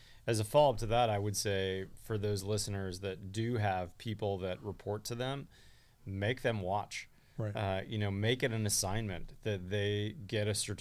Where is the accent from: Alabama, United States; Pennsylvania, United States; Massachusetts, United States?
Pennsylvania, United States; Pittsburgh; I grew up in Pittsburgh, PA.